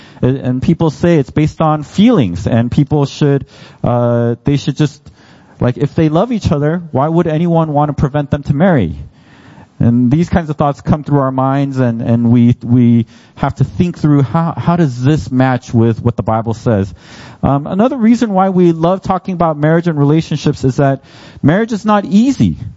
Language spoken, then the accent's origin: English; United States; I'm Korean American.